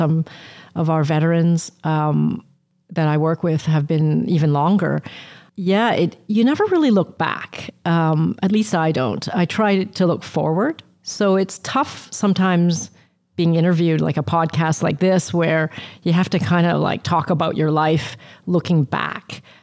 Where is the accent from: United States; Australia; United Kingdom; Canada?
Canada; Vancouver, British Columbia; And growing up in Vancouver with this industry has been a privilege, actually.